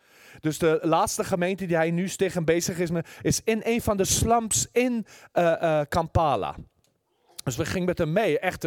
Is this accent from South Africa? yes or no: yes; South Africa; ik kom natuurlijk zelf uit Zuid-Afrika